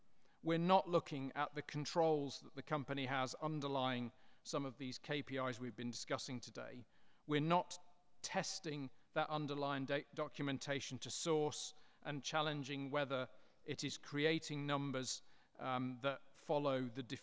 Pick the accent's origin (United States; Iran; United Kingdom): United Kingdom; England; first language English; I will be presenting in English, my native language, but as I didn't go to one of the better schools in England